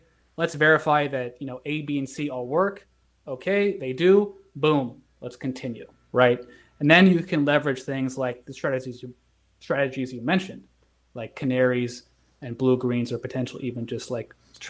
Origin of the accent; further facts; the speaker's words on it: California, United States; No. Oh. I'm from California.